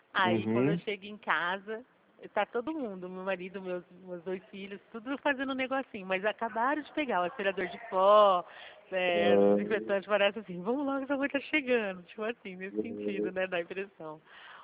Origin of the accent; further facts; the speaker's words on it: Dracena, São Paulo, Brazil; Mas só que a nossa cidade mesmo é Dracena.